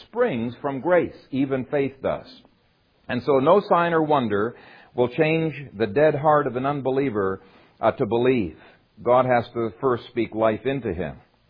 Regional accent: Ethiopia; In the country we grew up in Ethiopia

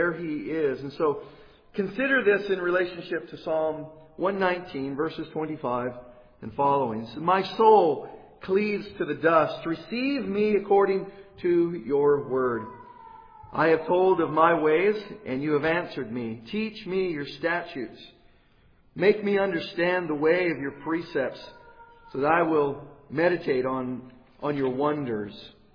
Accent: Colorado, United States; I grew up, started my growing up in Colorado

